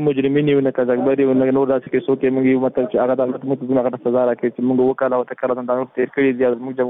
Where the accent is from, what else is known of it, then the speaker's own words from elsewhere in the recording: Afghanistan; موږ هم د افغانستان بچیان یو،